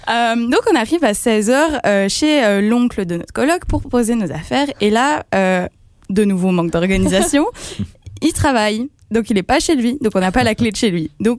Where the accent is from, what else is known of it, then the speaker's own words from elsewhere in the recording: Belgium; Heureusement qu'on vient de Belgique.